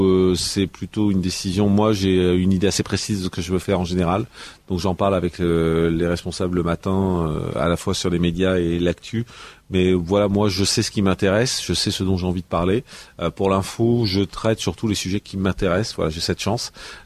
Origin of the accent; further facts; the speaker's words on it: Marseille, Provence-Alpes-Côte d'Azur, France; Une maîtrise de journalisme et communication à Marseille, puisque je suis de Marseille.